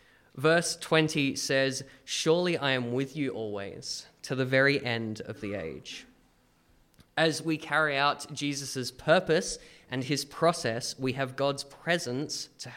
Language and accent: English; Adelaide, South Australia, Australia; I'm from Adelaide. We